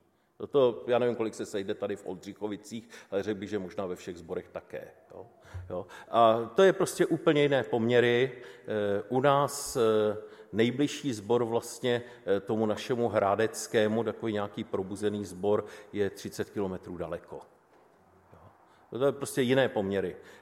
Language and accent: Czech; West Bohemia, Czechia; V těch západních Čechách, odkud pocházíme, je to skutečně zázrak.